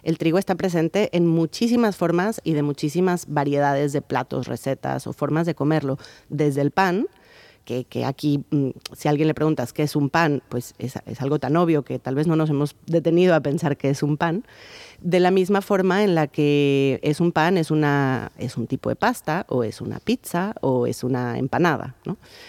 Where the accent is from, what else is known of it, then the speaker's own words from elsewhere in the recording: Mexico; por un lado porque soy mexicana, pero también porque es la cuna del maíz